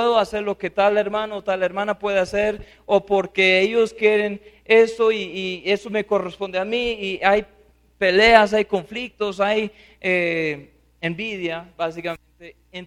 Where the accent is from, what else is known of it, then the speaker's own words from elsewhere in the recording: United States; Spanish is a second language; eso a veces pasa porque sigo siendo gringo.